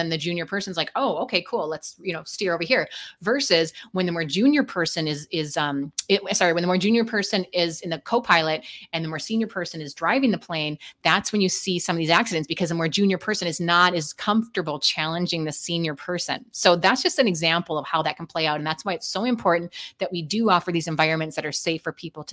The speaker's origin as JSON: {"language": "English", "region": "Midwest", "country": "United States", "said": "I'm from the Midwest, so it's like everyone's really nice"}